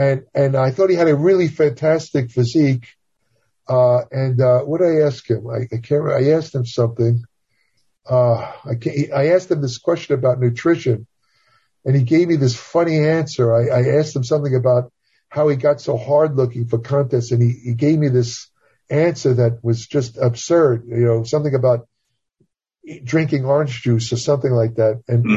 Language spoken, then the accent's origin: English; Brooklyn, New York, United States; I grew up in Brooklyn, New York, where they had a lot of these tough guy types.